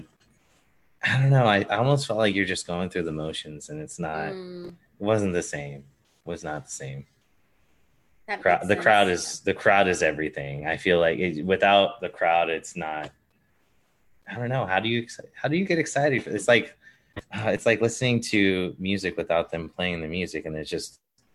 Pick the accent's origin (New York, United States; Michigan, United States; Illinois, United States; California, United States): California, United States; Merced; And I mean, not saying that because I'm from Merced.